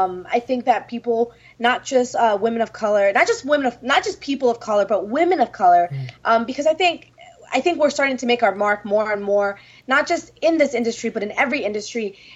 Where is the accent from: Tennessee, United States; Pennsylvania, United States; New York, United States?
New York, United States; New York City; it's where I grew up. Like, I'm from New York City. I didn't have a choice but to be feisty, but to be sassy.